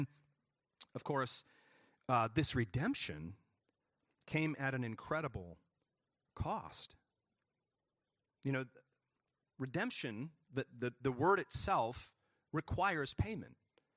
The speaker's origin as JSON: {"language": "English", "region": "Texas", "country": "United States", "said": "Everybody keeps reminding me that Texas is not the South. You're not a Southerner. I'm like, okay, we're Texan."}